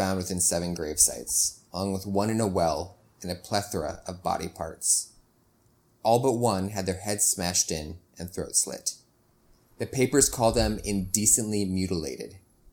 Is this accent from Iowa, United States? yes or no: yes; Iowa, United States; I can say that because I'm from Iowa.